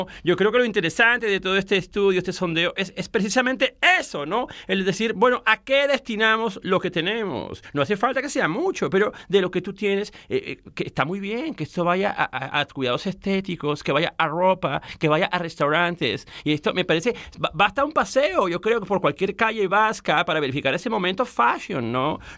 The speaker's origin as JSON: {"language": "Spanish", "town": "Burgos", "region": "Castile and León", "country": "Spain", "said": "Entonces yo que soy, de Burgos soy, yo no soy vasco."}